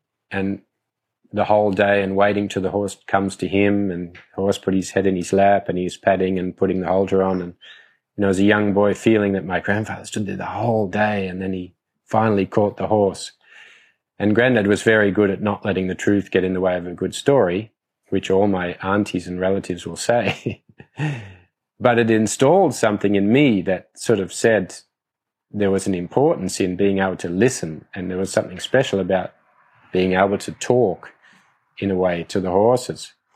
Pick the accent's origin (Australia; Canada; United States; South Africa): Australia; moved away; But I remember a time when I first came to Europe, and, of course, I come from Australia being a different culture, a different background.